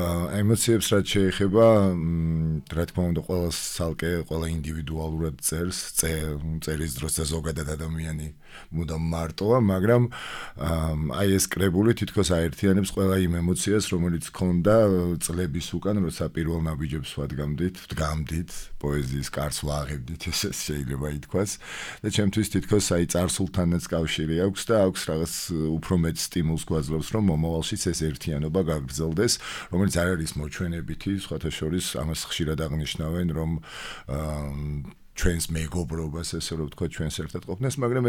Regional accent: Batumi, Adjara, Georgia; მაგრამ თავისთავად ამ ქალაქიდან ვართ, ეს ამ ქალაქის მაჯის სემაზე გვაქვს, გვიდევს ხელი და გვიყვარს, რა თქმა უნდა.

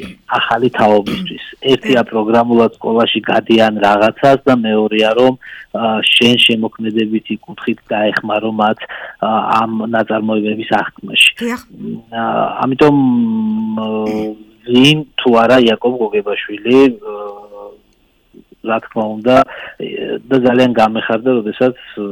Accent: Batumi, Adjara, Georgia; ძალიან მიყვარს ბათუმი, თორემ ეს არის ჩემი ბავშვობა, ჩემი ახალგაზრდობა და სულ ძალიან კარგი მოგონება მაქვს ბათუმთან

